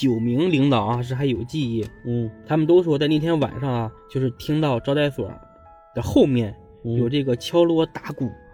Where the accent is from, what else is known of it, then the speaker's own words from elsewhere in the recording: Tianjin, China; 蓟县离我家就很近了，离我老家就很近了，